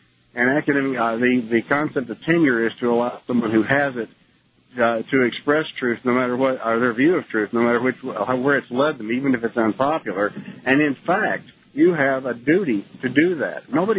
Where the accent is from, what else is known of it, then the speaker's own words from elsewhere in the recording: Missouri, United States; I grew up in the South. I grew up actually in Southwest Missouri.